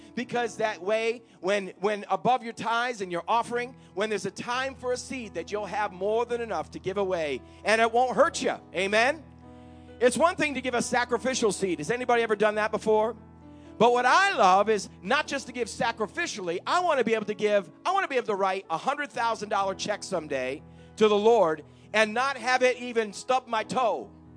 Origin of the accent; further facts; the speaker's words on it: New England, United States; I'm from New England.